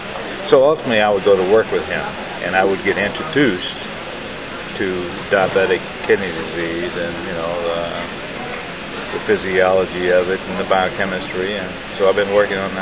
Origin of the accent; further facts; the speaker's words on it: Arkansas, United States; Yes, I grew up in Arkansas in what you might say the backwoods, very, very remote region of the state.